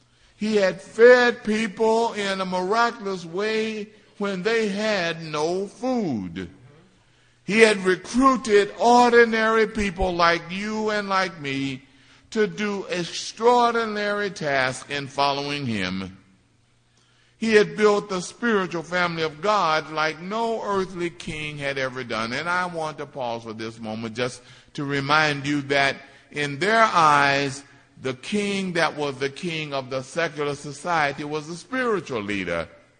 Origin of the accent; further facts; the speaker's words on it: Lexington, Kentucky, United States; I was talking to my sister the other day back in my hometown of Lexington, Kentucky.